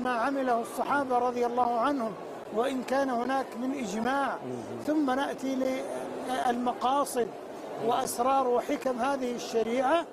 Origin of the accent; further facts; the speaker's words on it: Saudi Arabia; ونحن في بلادنا المملكة العربية السعودية